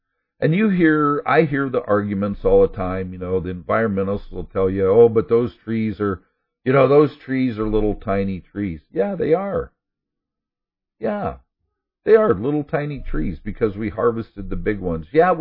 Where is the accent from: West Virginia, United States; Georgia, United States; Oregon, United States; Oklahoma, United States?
Oregon, United States; born there; also born or lived in California; because that's when our family moved from California to Oregon. I was born in Oregon, of course.